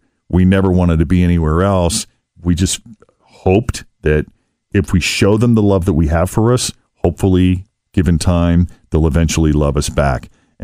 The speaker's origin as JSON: {"language": "English", "town": "Boston", "region": "Massachusetts", "country": "United States", "tie": "born or raised there", "said": "I love my hometown of Boston."}